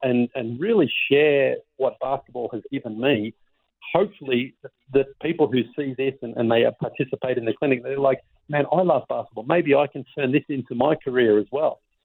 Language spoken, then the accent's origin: English; Australia; I never imagined as well as a kid growing up in Australia that one day I would have been on NBA TV having a show